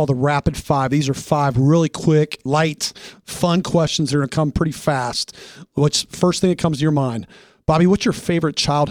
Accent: Springfield, Ohio, United States; I'm from Springfield, Ohio. That's where I live.

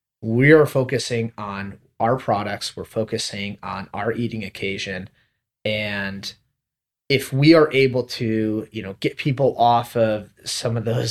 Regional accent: Cleveland, Ohio, United States; know how wonderful Cleveland is because we grew up here in Cleveland and are obviously evangelists for this city.

